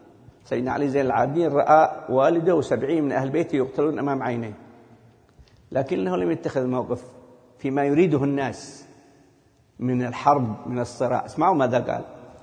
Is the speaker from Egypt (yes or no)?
no; Yemen; في بلدنا اليمن مثلا في عندنا عيد يسموه عيد سبتمبر